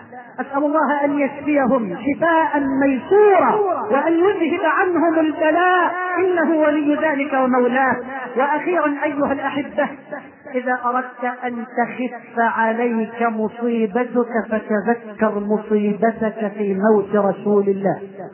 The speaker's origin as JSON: {"language": "Arabic", "country": "Egypt", "said": "بلدنا مصر"}